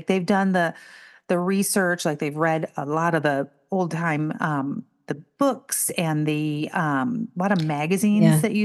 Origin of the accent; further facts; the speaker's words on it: St. Louis, Missouri, United States; We actually did something similar growing up on the street where I grew up here in St. Louis.